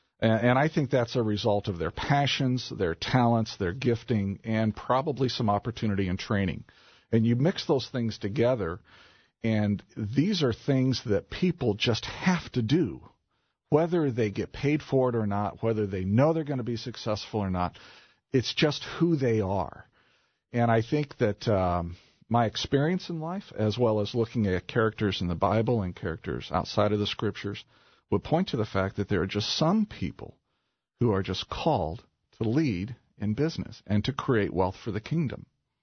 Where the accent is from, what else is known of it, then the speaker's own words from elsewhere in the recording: Indianapolis, Indiana, United States; And ironically enough, I grew up in Indianapolis and went to the same Christian school for 13 years.